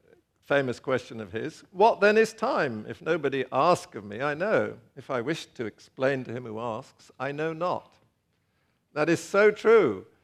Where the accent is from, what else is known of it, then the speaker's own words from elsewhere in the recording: England, United Kingdom; But I would say it's complete and utter nonsense. And I speak as an Englishman.